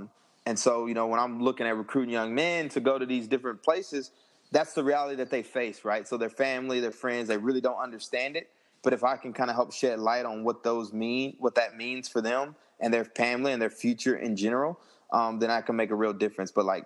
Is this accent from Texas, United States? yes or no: yes; Texas, United States; because I grew up there. It was in my backyard. And I just, it would feel like coming home, because I grew up around Aggie culture.